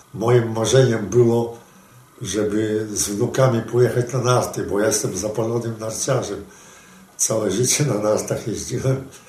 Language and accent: Polish; Zelva, Grodno Region, Belarus; Urodziłem się w Zelwie, to jest obecnie Białoruś, województwo białostockie, powiat wołkowyski. W Zelwie skończyłem szkołę powszechną i w 1939 roku, jak weszli Rosjanie, to przenieśliśmy się